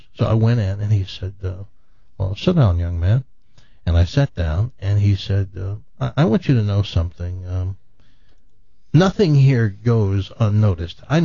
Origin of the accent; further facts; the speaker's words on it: Tennessee, United States; I'm from Tennessee, but I knew Christmas wasn't their thing.